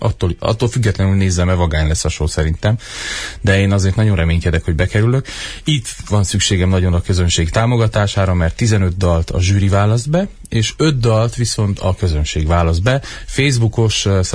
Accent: Romania; soha nem tagadtam le azt, hogy magyar vagyok, tudod? De mindig, mert szerintem azért tisztelnek, mert én soha nem mondtam azt, hogy jaj, nem, mert én, hát végül is romániai, és nem tudom, azt mondtam, te, én romániai magyar vagyok, képviselem a közösségemet

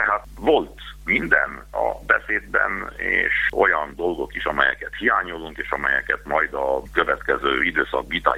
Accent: Transylvania, Romania; ha megyünk és megkérdezzük az állampolgárokat otthon, Erdélyben

